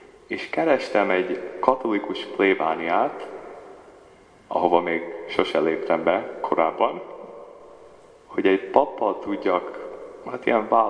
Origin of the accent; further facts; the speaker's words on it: Canada; also born or lived in Hungary; Magyarországon születtem, egy bátyámon, egy nővérem és egy húgom. Csornán voltam megkeresztelve. Az anyukám oldala katolikus, az apukámé mohamedán.